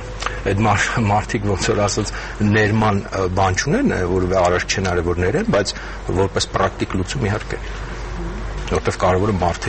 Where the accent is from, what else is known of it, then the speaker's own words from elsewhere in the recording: Yerevan, Armenia; ինձ որպես երևանցի